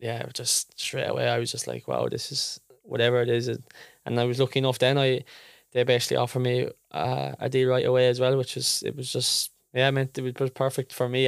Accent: Ireland; as the cliche goes, obviously being Irish, a lot of my uncles, two of my uncles are really big Celtic fans.

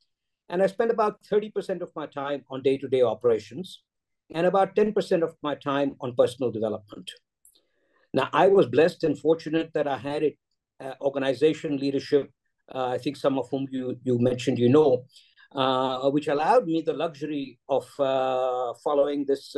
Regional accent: Mumbai, Maharashtra, India; English is a second language; So I grew up in Bombay. I did my chemical engineering in the US in the days when that was not very common.

